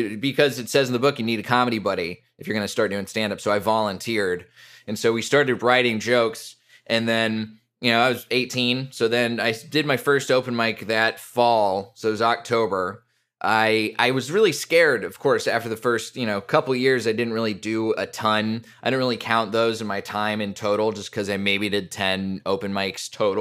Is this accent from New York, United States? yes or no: no; Colleyville, Texas, United States; So I grew up outside of Dallas. There's this suburb in between Dallas and Fort Worth called Colleyville.